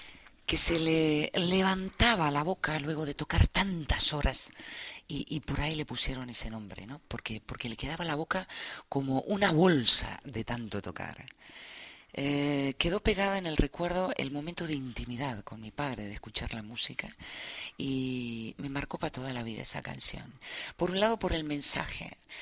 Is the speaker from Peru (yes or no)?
no; Argentina; Yo lo único que necesito es hablar como un argentino, que usamos la lengua, la cabeza, el corazón y el cuerpo.